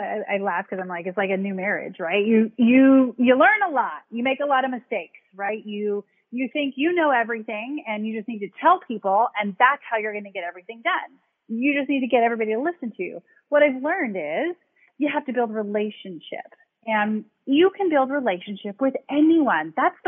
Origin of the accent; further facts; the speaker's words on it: Pacific Northwest, United States; also born or lived in California; my folks, you know, moved up to our district when I was really little from California because they didn't want to raise us down there. They wanted to raise us in the Pacific Northwest.